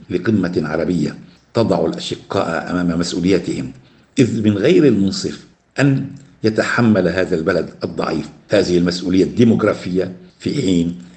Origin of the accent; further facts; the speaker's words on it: Tripoli, North Governorate, Lebanon; أنا أشكو الآن هم مدينتي ميناء طرابلس، وهي من البلديات الكبرى، وكانت تسمى في الماضي الأسكلة ترجمة لكلمة إسكال.